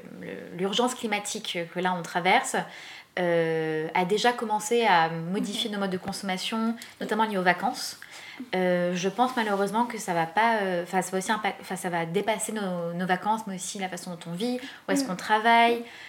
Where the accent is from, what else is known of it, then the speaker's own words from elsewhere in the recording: Paris, Île-de-France, France; moi, je suis parisienne, j'habite à Paris.